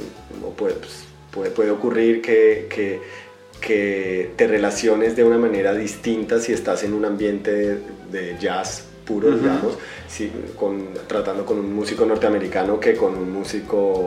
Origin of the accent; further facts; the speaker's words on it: Colombia; moved away; yo salí de Colombia hace 20 años